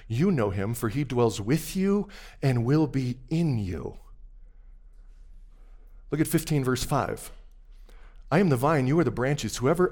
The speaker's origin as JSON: {"language": "English", "region": "Colorado", "country": "United States", "said": "No, I'm from Colorado. Live just outside of Denver."}